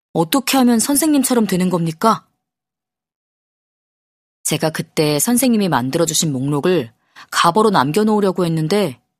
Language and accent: Korean; Gangneung, Gangwon, South Korea; 제 고향이 강원도 강릉인데요. 서울에 와서 학교를 다닐 때도 방학만 되면 무조건 강릉에 가서